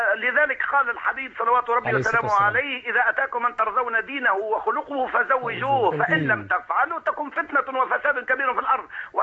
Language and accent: Arabic; Tunisia